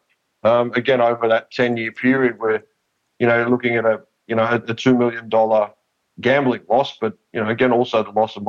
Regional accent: Australia; I'm, you know, obviously my accent, I'm in Australia. It's a gambling culture.

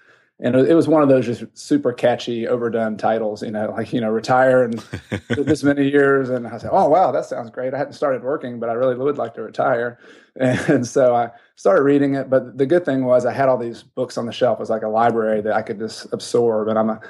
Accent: the South, United States; I grew up in the South.

